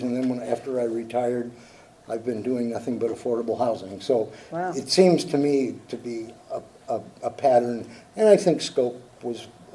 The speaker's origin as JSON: {"language": "English", "region": "Iowa", "country": "United States", "said": "I come from a county which is a town and a state which is predominantly white. I come from Iowa"}